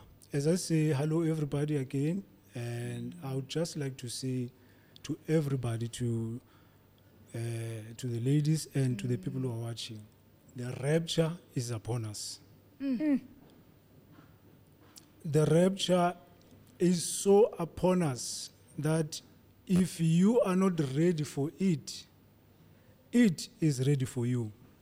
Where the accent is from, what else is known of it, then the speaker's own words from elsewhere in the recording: Cape Town, Western Cape, South Africa; now in Johannesburg, South Africa; I actually reside here in Joburg, but I actually come from Cape Town.